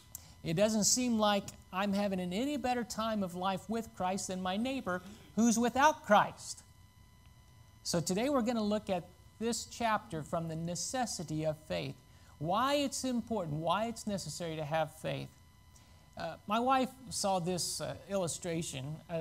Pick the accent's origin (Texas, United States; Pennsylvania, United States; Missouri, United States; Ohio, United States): Missouri, United States; And I realize what we're from the Show Me State, Missouri.